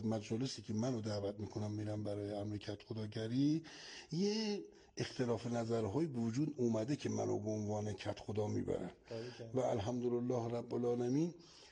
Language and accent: Persian; Qazvin, Iran; born there; متولد 1344، در جنوبی ترین منطقه قزوین متولد شدم